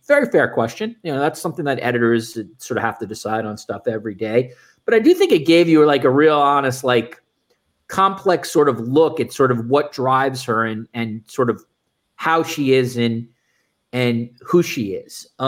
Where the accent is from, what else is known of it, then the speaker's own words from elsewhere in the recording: New York, United States; But like, you know, growing up in New York, and I know, Tim, you're a West Coast guy